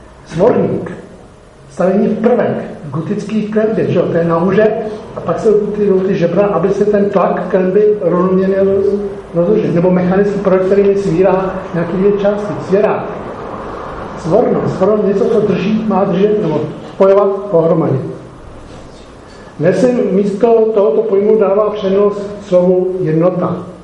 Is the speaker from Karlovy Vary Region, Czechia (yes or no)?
yes; Horní Slavkov, Karlovy Vary Region, Czechia; tím, že jsem vyrůstal v Horní Slavské, kde byly uranové doly